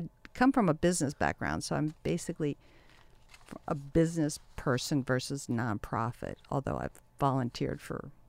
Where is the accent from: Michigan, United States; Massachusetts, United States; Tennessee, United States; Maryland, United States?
Maryland, United States; Potomac; moved away as an adult; now in California, United States; I was from Potomac, Maryland.